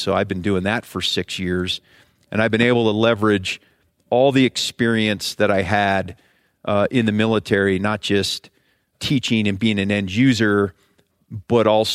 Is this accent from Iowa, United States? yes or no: no; Ohio, United States; I came from, you know, I grew up in Ohio.